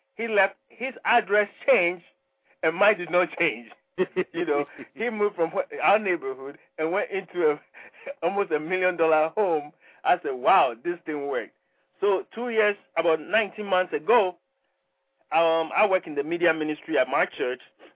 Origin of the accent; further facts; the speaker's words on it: Ghana; now in United States; I'm originally from Ghana, West Africa. I came to the United States many years ago.